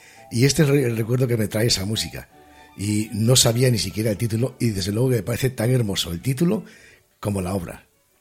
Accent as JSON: {"language": "Spanish", "town": "Gijón", "region": "Asturias", "country": "Spain", "said": "porque yo soy de Gijón"}